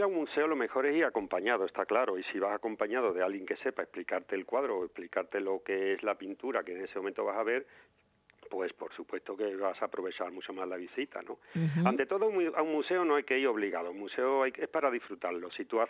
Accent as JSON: {"language": "Spanish", "town": "Ayamonte", "region": "Andalusia", "country": "Spain", "tie": "born or raised there", "moved": "as an adult", "lives_now": "Madrid, Spain", "said": "yo me vine a Madrid desde mi pueblo natal, Ayamonte, hace ya casi 40 años, a hacer Bellas Artes"}